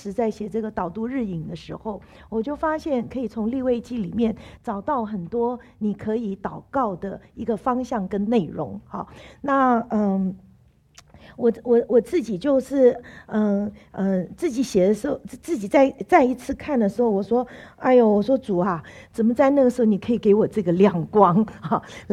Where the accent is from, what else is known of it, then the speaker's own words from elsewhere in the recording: China; 我就想到我们中国人哈，那个常常讲到